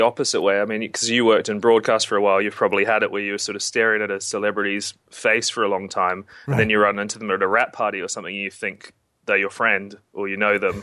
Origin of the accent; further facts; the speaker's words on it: New Zealand; I'm from a family of like fishermen and hunters, so I'm from New Zealand originally